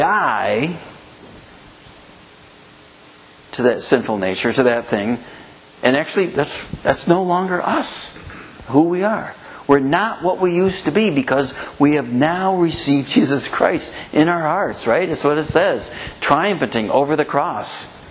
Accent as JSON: {"language": "English", "region": "Ohio", "country": "United States", "tie": "born there", "said": "So, like I said, I was born in Ohio. I mean, that's foreign country really from here, you know."}